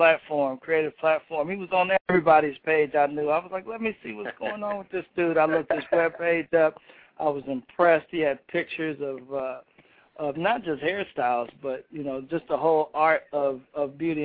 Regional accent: Indianapolis, Indiana, United States; Plus, he's from my hometown, Indianapolis.

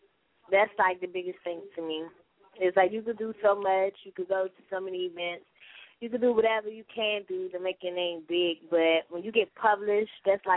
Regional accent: Washington, District of Columbia, United States; I'm from Uptown, D.C.

